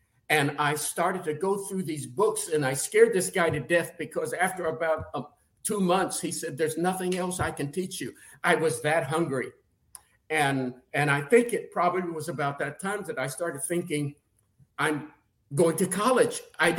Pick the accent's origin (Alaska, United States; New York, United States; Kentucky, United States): Kentucky, United States; Danville; You know, I'm from Danville, Kentucky, little town, and we did not know about